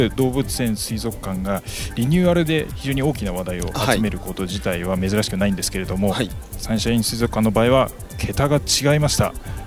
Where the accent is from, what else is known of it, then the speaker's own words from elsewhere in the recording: Saitama, Japan; 私は幼少期を埼玉県で過ごしました。